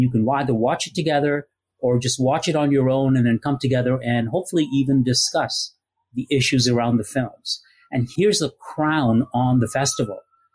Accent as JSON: {"language": "English", "town": "Montreal", "region": "Quebec", "country": "Canada", "tie": "born or raised there", "said": "I grew up in Montreal"}